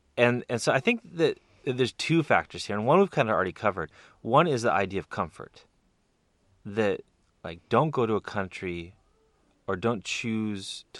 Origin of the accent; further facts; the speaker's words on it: Pacific Northwest, United States; moved away; We're from the Northwest, so, you know, I miss coffee some.